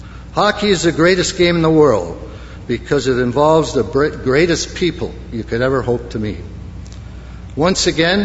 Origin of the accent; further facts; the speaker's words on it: Montreal, Quebec, Canada; As a young boy growing up in Montreal, I met a kid across the street who became a lifelong friend.